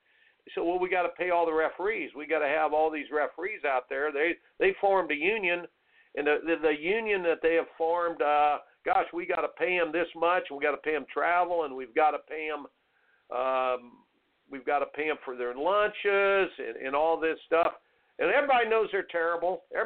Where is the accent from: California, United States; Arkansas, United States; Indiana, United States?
Indiana, United States; I grew up in Indiana playing basketball. I grew up in Indiana.